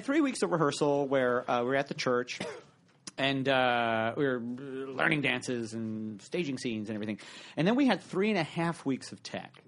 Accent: Reading, Pennsylvania, United States; I'm from Reading, Pennsylvania.

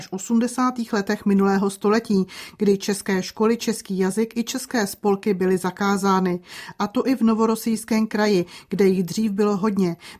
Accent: Kirillovka, Krasnodar Krai, Russia; Kirilovka je čistě česká vesnice, řekla bych jediná v Rusku, kde žije tak kompaktní české obyvatelstvo. Já jsem se v téhle vesnici narodila, jsem Češka v páté generaci.

